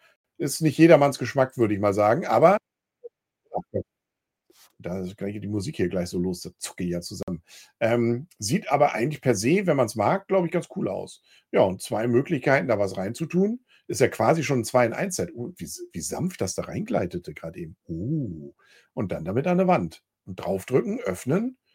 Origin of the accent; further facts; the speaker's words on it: Kiel, Schleswig-Holstein, Germany; ich als Kieler kommt man so selten nach Lübeck.